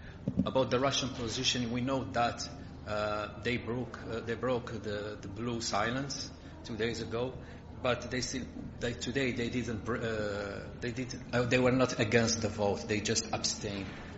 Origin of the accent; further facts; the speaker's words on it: Algeria; Full disclosure, I'm Algerian, but I'm trying to be as much as neutral as I can.